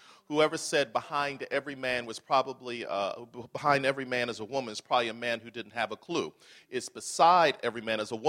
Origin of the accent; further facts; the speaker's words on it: Buffalo, New York, United States; moved away as an adult; I am originally from Buffalo, New York. Go Bills! This could be the year. But I left Buffalo about 27 years ago. Mom and Dad dropped me off at Morehouse College in Atlanta, Georgia.